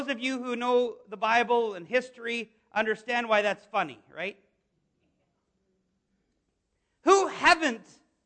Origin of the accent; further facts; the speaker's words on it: Canada; Growing up in Canada, I can tell you